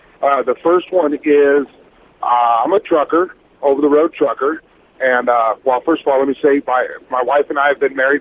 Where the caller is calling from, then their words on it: Omaha, Nebraska, United States; I'm calling from Omaha, Nebraska.